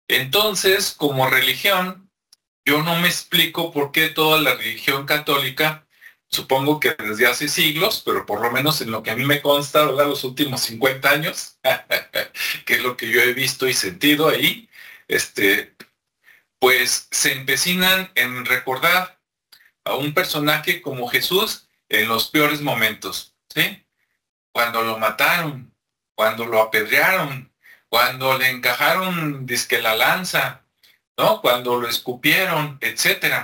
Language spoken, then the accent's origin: Spanish; Mexico; yo creo que por lo menos en mi país, México